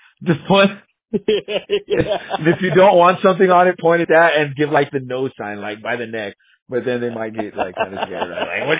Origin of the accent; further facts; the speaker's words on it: Pleasanton, Texas, United States; Well, I'm from Texas, born and raised.